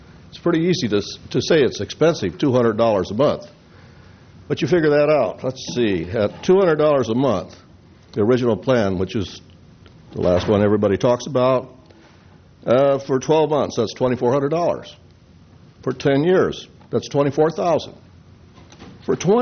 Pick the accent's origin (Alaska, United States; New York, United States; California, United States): California, United States; Los Osos; I'm from Los Osos.